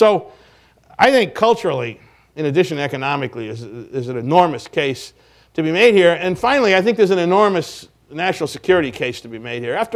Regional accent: United States; As an American, I find it appalling and frightening.

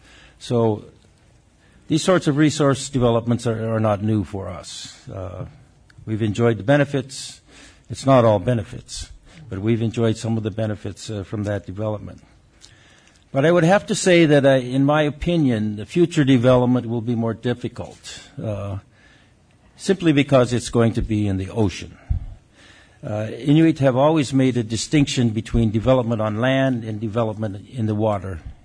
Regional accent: Barrow, Alaska, United States; I grew up with Edward. We're both from Barrow. We played basketball together for the high school team

